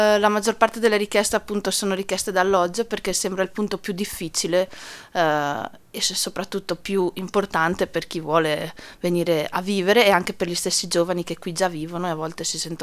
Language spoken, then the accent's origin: Italian; Taibon Agordino, Veneto, Italy; Sì, io sono originaria di Taibon.